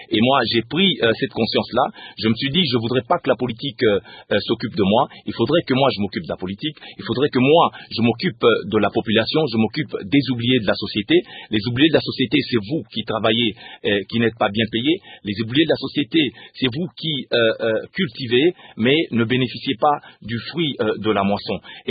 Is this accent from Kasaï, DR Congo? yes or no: yes; Kasaï, DR Congo; Et chez nous, au Kasaï, on dit, il y a un adage